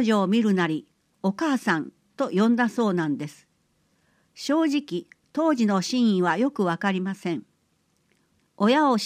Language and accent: Japanese; Iran; now in Japan; 私はイラン出身であることに間違いはありません。